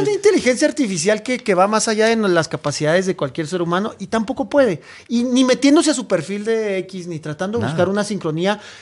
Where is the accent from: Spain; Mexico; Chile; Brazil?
Mexico; Yo soy de México.